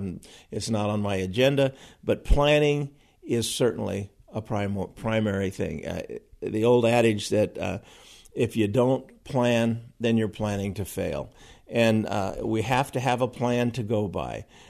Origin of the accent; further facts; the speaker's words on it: California, United States; I was born and raised in California, retired after a 34-year career in public service.